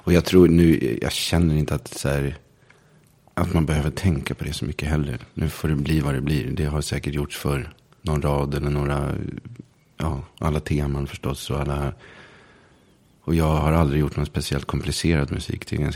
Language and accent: Swedish; Linköping, Östergötland, Sweden; also born or lived in Stockholm; för att vi kom ju från Stockholm. Vi flyttade till Linköping när jag var ett år. Och först bodde vi någon länge. Vi bodde i lägenhet då. I Berga heter det. På Lillgårdsgatan. Där bodde vi kanske 3 år.